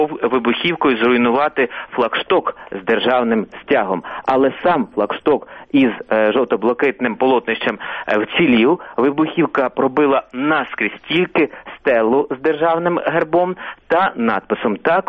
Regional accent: Kharkiv, Kharkiv Oblast, Ukraine; ми всі харків'яни тут дуже хвилюємося.

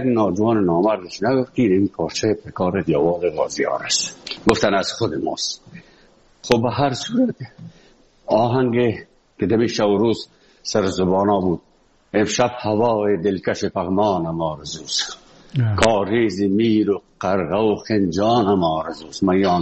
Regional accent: Afghanistan; moved away; وقتی که من از افغانستان بر آمدم

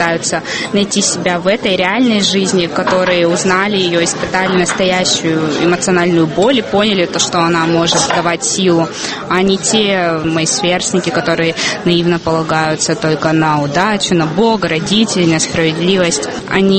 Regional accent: Moscow Oblast, Russia; мне 18 лет, я из Подмосковья.

